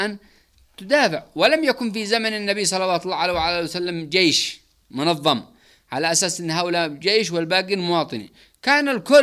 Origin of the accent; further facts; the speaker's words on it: Yemen; لا يوجد في غزة جبال زي ما عندنا في اليمن